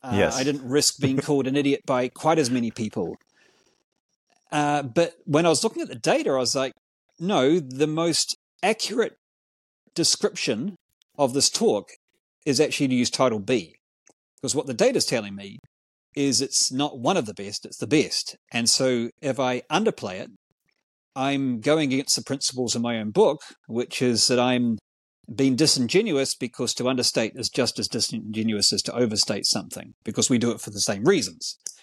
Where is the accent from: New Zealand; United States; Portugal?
New Zealand; And I'm a Kiwi. I'm a New Zealander.